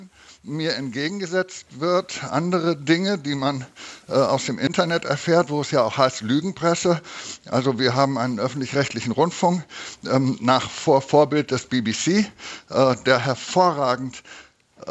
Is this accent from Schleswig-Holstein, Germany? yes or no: yes; Lübeck, Schleswig-Holstein, Germany; now in Frankfurt, Germany; Ich bin Lübecker, geboren in Lübeck. Flüchtlingskind. Meine Eltern sind 1950 über die grüne Grenze geflohen.